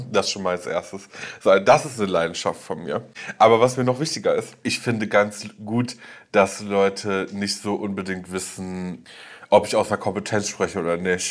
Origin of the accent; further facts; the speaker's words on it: Salzgitter, Lower Saxony, Germany; moved away; Ja, Kleinstadt, Salzgitter bei Braunschweig.